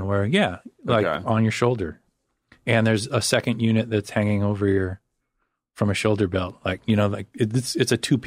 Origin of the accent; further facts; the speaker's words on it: Loveland, Colorado, United States; I grew up in a town called Loveland. Most people, I have to say, it's a small town south of Fort Collins.